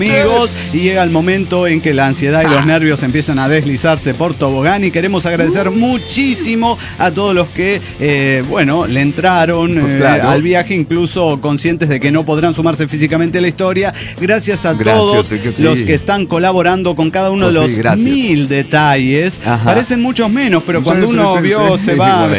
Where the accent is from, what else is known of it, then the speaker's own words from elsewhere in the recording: Havana, Cuba; Soy de La Habana, Cuba.